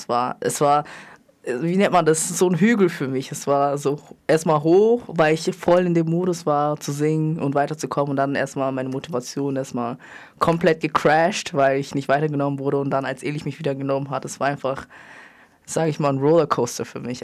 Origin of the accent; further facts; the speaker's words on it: Cameroon; Also ich wurde ja in Kamerun geboren und bin dort aufgewachsen